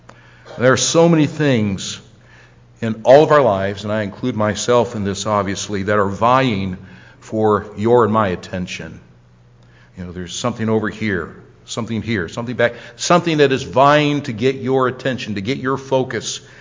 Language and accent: English; Ohio, United States; I'm from Ohio. You know, I root for Ohio State and all that.